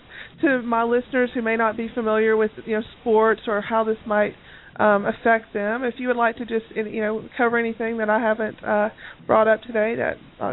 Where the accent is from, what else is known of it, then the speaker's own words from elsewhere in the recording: Tennessee, United States; You know, I come from Tennessee, so those are the ones I like to refer to.